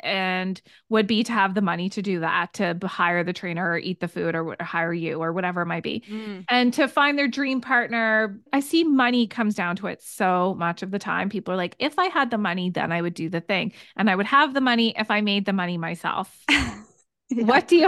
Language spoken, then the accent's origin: English; Nova Scotia, Canada; this resonates with me because I'm from Nova Scotia, how your heart is split in half